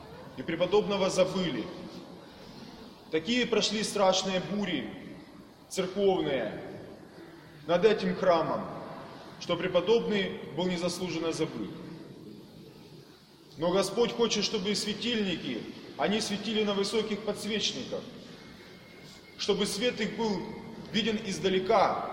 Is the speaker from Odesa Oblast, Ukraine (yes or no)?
yes; Odesa, Odesa Oblast, Ukraine; Одним словом, мы счастливы, потому что мы одесситы.